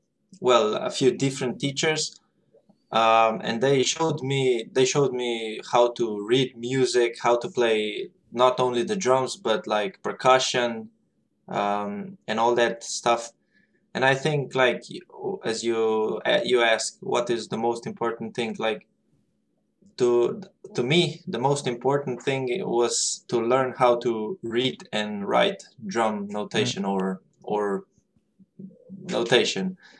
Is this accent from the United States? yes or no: no; Slovenia; I come from Slovenia and I've been playing the drums for a little bit more than 12 years